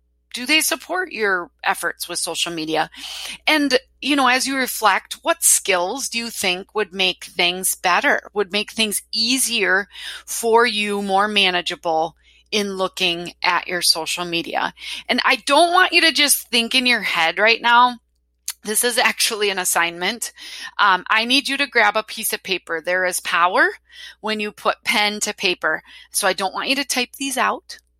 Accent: Wisconsin, United States; accent: Wisconsin; me and my Wisconsin accent, guys.

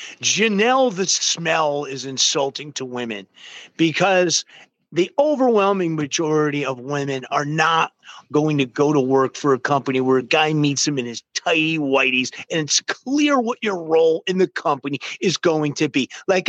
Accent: Connecticut, United States; I'm from Fairfield County. That's the Golden Sound. You're talking about Greenwich, Connecticut.

